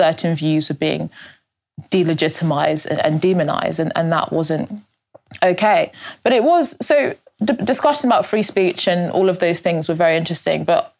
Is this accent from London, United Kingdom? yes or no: yes; London, United Kingdom; born there; I was born in London to British Nigerian parents. Both of my parents actually went to school here, but they're first generation.